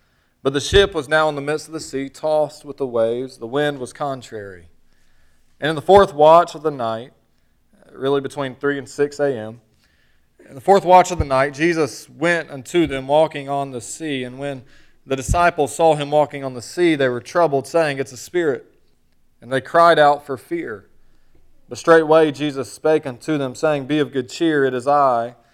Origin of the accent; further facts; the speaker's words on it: Raleigh, North Carolina, United States; I'm from Raleigh. We grew up in North Carolina, so I still say y'all. I pastored in Ohio for almost 4 years, and Lord blessed, and then it followed us here when we moved back.